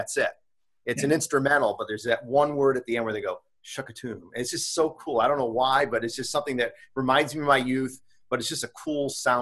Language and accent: English; Auburn, United States; I was born and raised in Auburn. I'm an Auburn native, and I'm very fortunate to be working at my hometown paper.